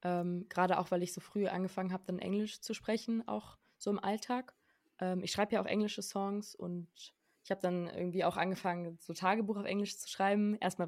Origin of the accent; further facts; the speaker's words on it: Amsterdam, North Holland, Netherlands; also born or lived in Frankfurt; now in Berlin, Germany; ich komme ursprünglich aus Amsterdam und bin aber dann irgendwann nach Frankfurt gezogen und danach nach Berlin nach dem Abi.